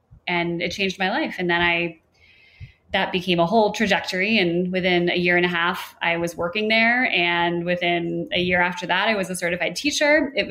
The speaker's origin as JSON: {"language": "English", "region": "New York", "country": "United States", "said": "I'm also from New York."}